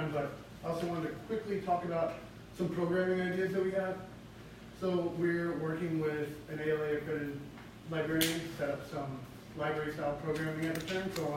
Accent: Kentucky, United States; I grew up in Kentucky. I graduated from CA in 2008.

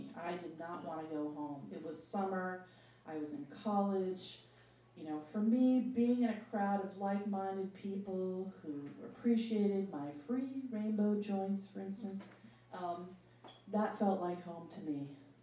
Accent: New York City, New York, United States; I'm a hippie from New York City.

